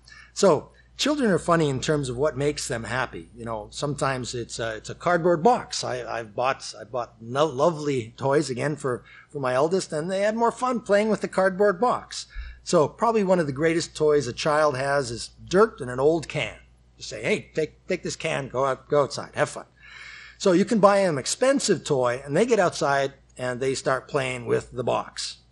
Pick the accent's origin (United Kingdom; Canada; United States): Canada; Western Canada; It was a good friend that I grew up with back in Western Canada.